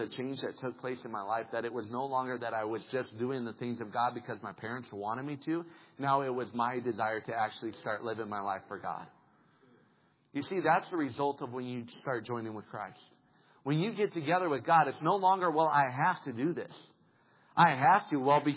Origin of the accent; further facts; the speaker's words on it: Colorado, United States; I grew up in Colorado. I'm a Broncos fan. I like the Broncos.